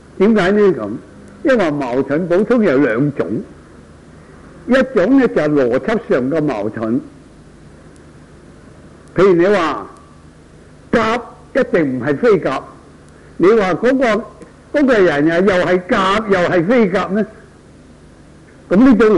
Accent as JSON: {"language": "Cantonese", "country": "China", "said": "我哋中國人咧，二千幾年前已經知道啦"}